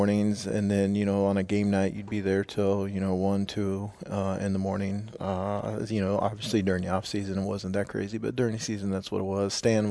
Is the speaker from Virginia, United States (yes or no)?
no; Kansas, United States; You know, I'm a kid from Western Kansas, a town of 200 people.